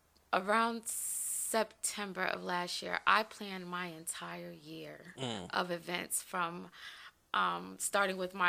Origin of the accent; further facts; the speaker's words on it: Woodbridge, Virginia, United States; I'm from Woodbridge. Mm. You know, this is my hood. I moved here when I was like 5 or 6.